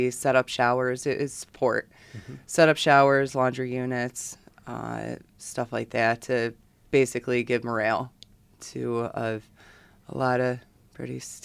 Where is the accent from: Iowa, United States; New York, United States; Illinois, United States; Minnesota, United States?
New York, United States; Greece; born or raised there